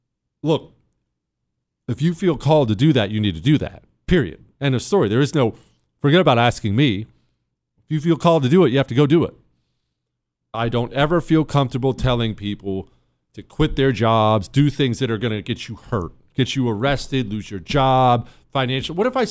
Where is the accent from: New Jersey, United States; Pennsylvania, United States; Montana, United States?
Montana, United States; Bozeman; Spent a bunch of time there when I grew up in Bozeman.